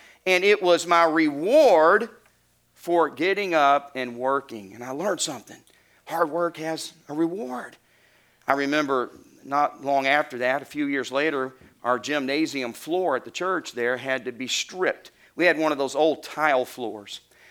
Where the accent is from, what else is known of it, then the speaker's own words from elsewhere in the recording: Arkansas, United States; when you were a little boy growing up in Arkansas back in 1981, we just didn't get to go do a lot of stuff like that.